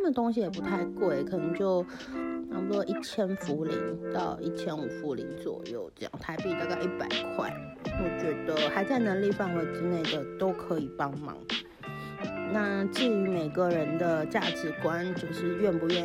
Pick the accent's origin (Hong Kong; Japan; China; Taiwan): Taiwan; Kaohsiung; 反正我从小在我高雄的家乡就是这样长大的